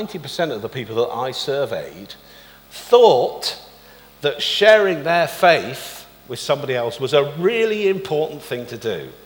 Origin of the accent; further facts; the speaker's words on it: England, United Kingdom; But perhaps it's just because of our kind of temperamental thing as English people.